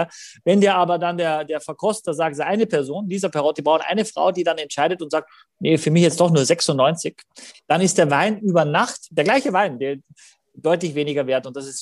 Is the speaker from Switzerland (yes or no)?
no; Austria; als Österreicher weiß ich es, ja.